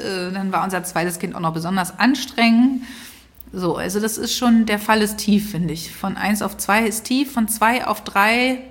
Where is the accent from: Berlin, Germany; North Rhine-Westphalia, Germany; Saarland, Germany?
Berlin, Germany; East Berlin; Also wir sind ja beide in Ostberlin aufgewachsen.